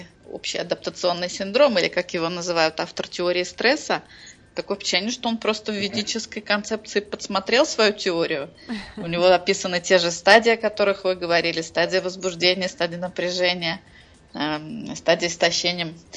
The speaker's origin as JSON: {"language": "Russian", "region": "Moscow Oblast", "country": "Russia", "said": "я из Подмосковья."}